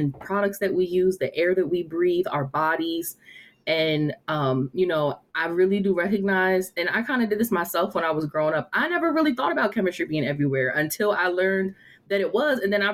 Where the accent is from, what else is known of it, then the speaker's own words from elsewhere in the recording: York, Pennsylvania, United States; so I'm from York, Pennsylvania, and we have a science museum or science center that's in Harrisburg called the Whitaker Center.